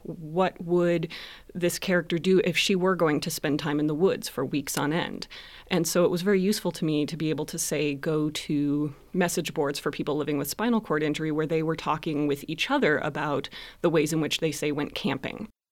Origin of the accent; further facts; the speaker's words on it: Inland Northwest, United States; I grew up in the Inland Northwest